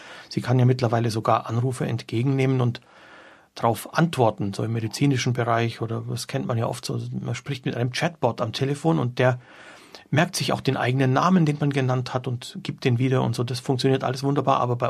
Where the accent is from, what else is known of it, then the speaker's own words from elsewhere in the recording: Ludwigsburg, Baden-Württemberg, Germany; born there; davor habe ich Abitur gemacht in München an einem ganz normalen städtischen Gymnasium. Geboren bin ich in der Stuttgarter Gegend, in Ludwigsburg, als Kind slowenischer Eltern, daher auch dieser slawische Familienname.